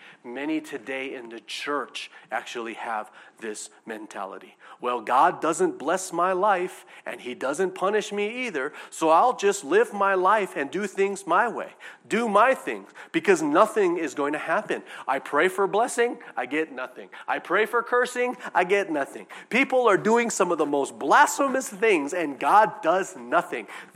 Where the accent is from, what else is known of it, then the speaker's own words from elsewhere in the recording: Hawaii, United States; You got to understand, I'm from Hawaii. I eat things that aren't cooked.